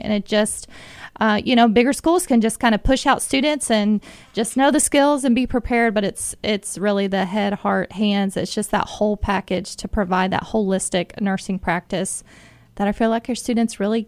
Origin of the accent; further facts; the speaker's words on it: Ohio, United States; I'm from Ohio